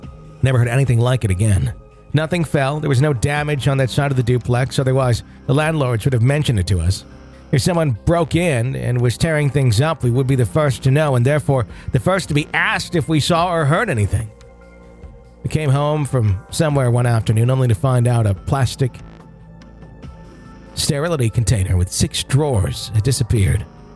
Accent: South Africa; now in United States; I was born and raised in South Africa. Less than a year later, my parents announced that we were immigrating to the U.S., We eventually arrived in the U.S. in 1996 after 38 hours of flying.

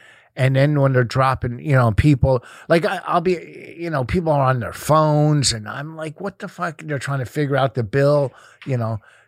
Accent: New Jersey, United States; now in Connecticut, United States; I'm from Jersey. I live in Connecticut, New York.

